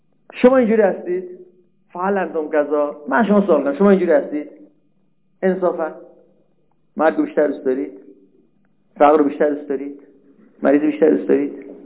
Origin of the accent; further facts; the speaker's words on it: Tehran, Tehran Province, Iran; now in Qom, Iran; اومدم قم از تهران بودم من، بعد اومدم قم دنبال خونه گشتم